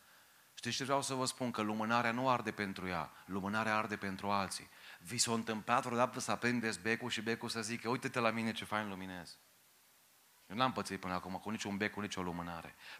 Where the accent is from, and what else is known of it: Romania